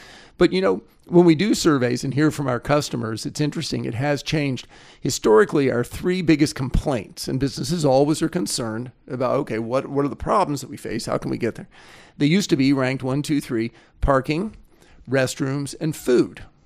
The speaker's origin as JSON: {"language": "English", "region": "Florida", "country": "United States", "tie": "born or raised there", "said": "And it's because I grew up in Florida back when they were endangered."}